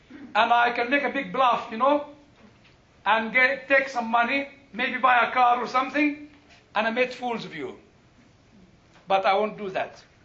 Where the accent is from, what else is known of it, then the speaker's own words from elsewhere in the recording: United Kingdom; I took my British passport and said, look, I'm British.